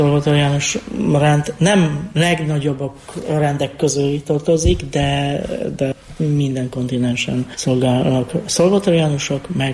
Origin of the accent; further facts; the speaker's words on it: Bielsko-Biała, Silesian Voivodeship, Poland; Hungarian is a second language; now in Hungary; Én déli részből származom, Bielszko-Biała nevű városból. Ez ipari város, 100 90 ezeren laknak mostanában ebben a városban.